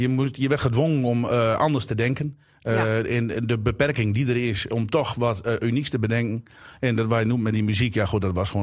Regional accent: Drenthe, Netherlands; Maar dan schreeuwen wij nooit zo hard van de daken, want je bent bescheiden als Drent.

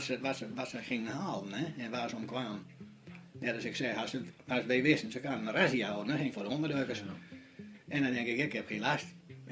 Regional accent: Netherlands; ik heb geprobeerd te moeten doen wat je als Nederlander moest doen.

